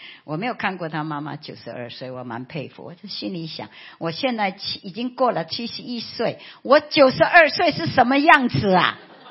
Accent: Philippines; now in Taiwan; 我是菲律宾的华侨，神为着把最好的给我，把我从菲律宾带到台湾

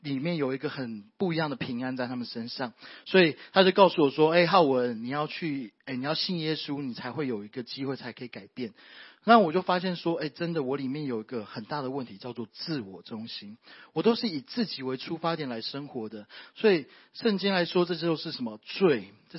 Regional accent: Taiwan; now in United States; 我说对，跟我从小在台湾长大。

